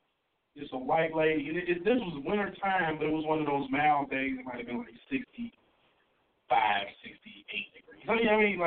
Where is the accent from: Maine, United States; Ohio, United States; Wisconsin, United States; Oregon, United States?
Ohio, United States; Cincinnati; I'm originally from Cincinnati. We're from Cincinnati.